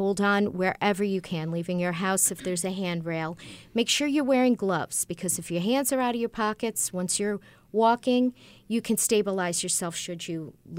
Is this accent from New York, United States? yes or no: yes; Buffalo, New York, United States; I'm from Buffalo originally, so I feel like